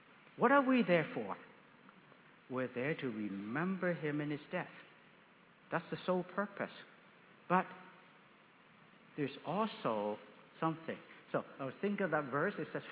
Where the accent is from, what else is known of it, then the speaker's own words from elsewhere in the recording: Canada; now in United States; we're from Canada.